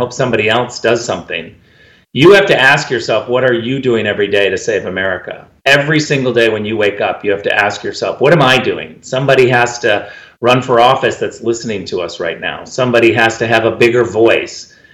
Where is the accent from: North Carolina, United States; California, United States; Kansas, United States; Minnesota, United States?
California, United States; Look, I come from California, and we had an amazing governor, Ronald Reagan, who became president of the United States.